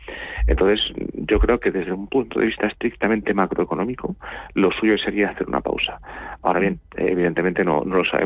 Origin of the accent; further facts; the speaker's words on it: Spain; Y esto siempre es bueno para nosotros como españoles.